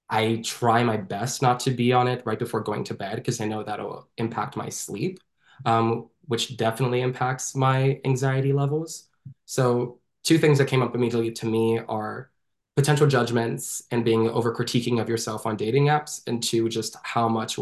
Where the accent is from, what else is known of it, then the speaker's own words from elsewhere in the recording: Florida, United States; because I grew up in Florida.